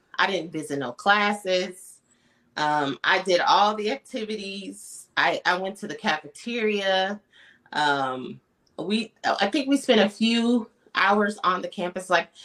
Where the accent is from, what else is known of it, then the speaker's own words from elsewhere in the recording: Dayton, Ohio, United States; I'm originally from Dayton, Ohio.